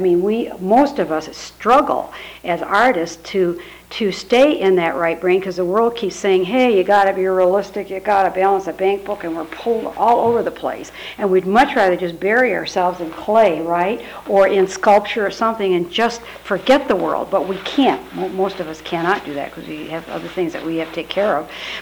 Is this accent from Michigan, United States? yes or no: yes; Kalamazoo, Michigan, United States; now in Washington, United States; We address this before we moved to Washington. We're from Kalamazoo, Michigan, and we were part of a new church and a whole new sanctuary.